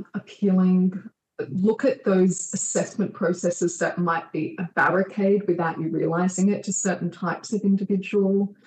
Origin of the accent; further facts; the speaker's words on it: Australia; born there; despite the fact that I was born in Australia, I'm different by virtue of my background